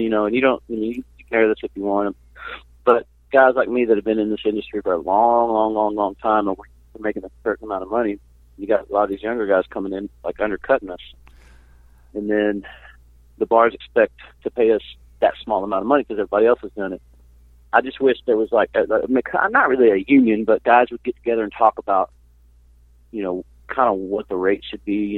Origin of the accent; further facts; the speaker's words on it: Sheldon, Texas, United States; It was nice because I didn't really grow up in. Around the city. We were kind of on the outskirts around the little place called Sheldon.